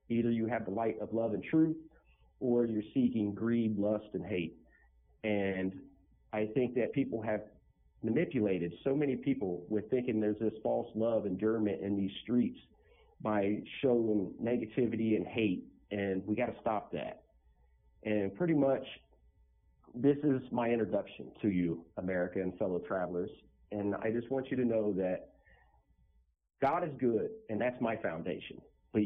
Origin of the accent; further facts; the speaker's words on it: West Palm Beach, Florida, United States; also born or lived in Little Rock / Chicago / Cleveland / Russell's Point; I grew up in West Palm Beach, Florida, Little Rock, Arkansas, Chicago, Cleveland, Ohio, Russell's Point.